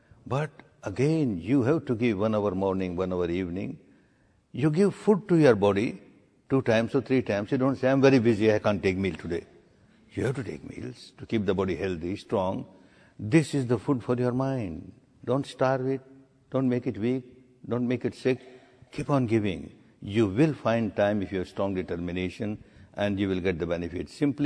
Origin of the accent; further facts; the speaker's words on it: Myanmar; English is a second language; moved away as an adult; now in India; My third course or fourth course in India when I came from Burma